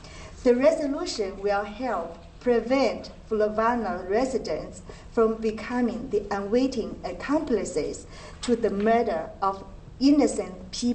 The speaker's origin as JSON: {"language": "English", "country": "China", "moved": "yes", "lives_now": "Fairfax County, United States", "said": "I'm originally from China, and I'm now an American citizen living in Fairfax County."}